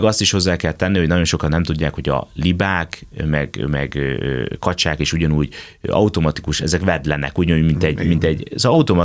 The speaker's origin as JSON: {"language": "Hungarian", "country": "Germany", "tie": "born or raised there", "said": "a gyermekkoromat erdő mellett Németországban nőhettem fel"}